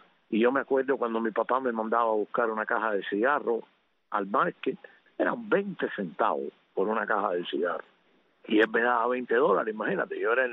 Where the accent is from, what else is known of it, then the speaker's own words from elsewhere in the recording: Los Pinos, Havana, Cuba; born there; Bueno, yo nací en Los Pinos, fuera de La Habana, en un barriecito que se llamaba Miraflores.